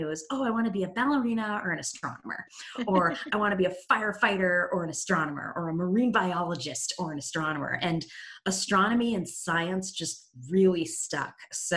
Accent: Massachusetts, United States; I grew up in southern Massachusetts, so about an hour south of Boston.

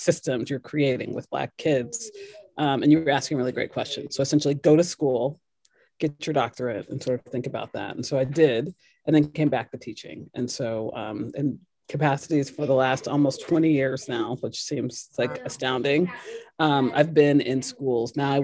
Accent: Kentucky, United States; I grew up in Kentucky on a farm, and then I came to teaching after doing a few other jobs.

